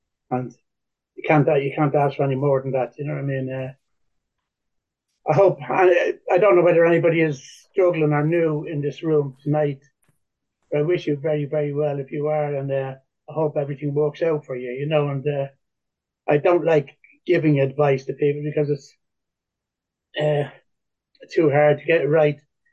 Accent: Dublin, Leinster, Ireland; I come from Dublin. I'm 73 years of age.

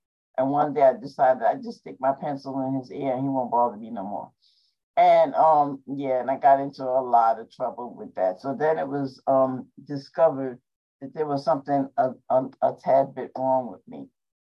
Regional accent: New York, United States; I'm from New York. I was born in New York. I have lived other places in my life, but New York is where I'm at right now. Right now, I'm in Carp City in the Bronx, and I've been in this apartment for 28 years.

